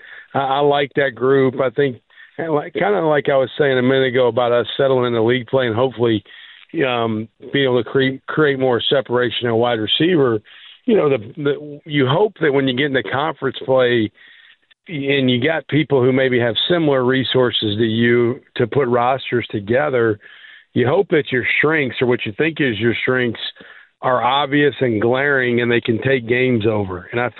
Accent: the South, United States; We're from the South. My mom and dad both grew up in Jackson, Mississippi. I got family, you know, Mississippi, Alabama, Louisiana, East Texas.

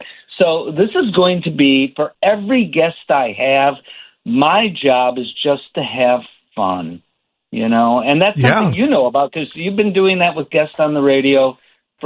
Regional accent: Chicago, Illinois, United States; I am from Chicago. I want to celebrate everything we have to celebrate in Chicago.

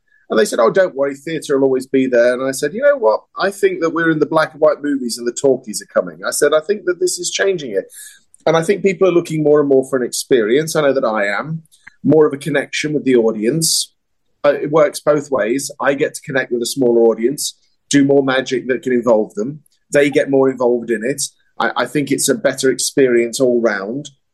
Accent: England, United Kingdom; Funnily enough, I hardly ever work in England. I seem to spend more of my time working abroad than I do in my home country.

